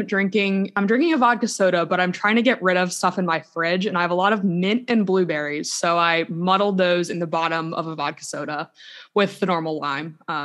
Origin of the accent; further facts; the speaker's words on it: Virginia, United States; just because we're from Virginia. So it's not like I was growing up in Chicago where Notre Dame's everywhere.